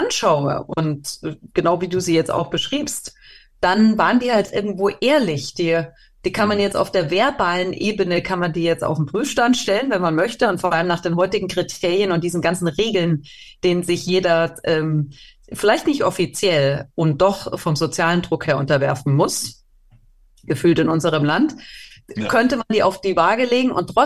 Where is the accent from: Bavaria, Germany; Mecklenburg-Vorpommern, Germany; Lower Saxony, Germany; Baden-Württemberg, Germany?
Bavaria, Germany; Ja, ich bin in Bayern in Zeiten von Strauß noch groß geworden.